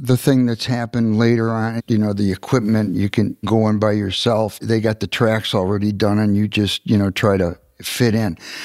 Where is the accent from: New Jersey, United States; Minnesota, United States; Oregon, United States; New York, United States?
New York, United States; Rochester; transferred back to Eastman, which is in my hometown, right. Rochester.